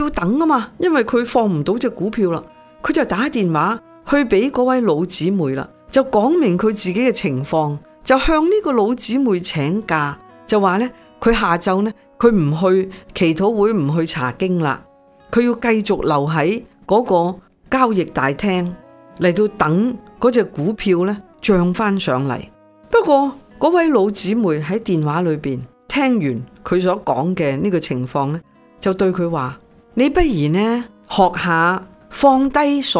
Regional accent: Hong Kong; 用我们香港人的说话就是20000元本金，现在大闸蟹闸住了10000多元

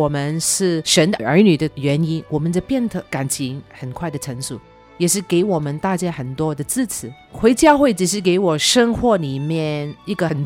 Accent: Hong Kong; moved away; 我记得我从香港移民来这个地方的时候只有一个朋友

